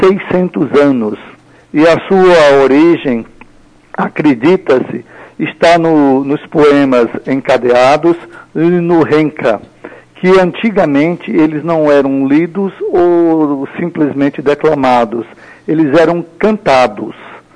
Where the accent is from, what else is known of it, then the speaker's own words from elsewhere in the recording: Brazil; also born or lived in Japan; embora sendo brasileiro, apenas morei no Japão por quase 3 anos